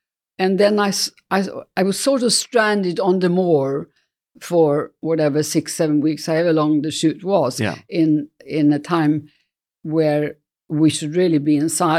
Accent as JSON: {"language": "English", "region": "Scotland", "country": "United Kingdom", "accent": "Scottish", "said": "I did do my own Scottish accent at one point"}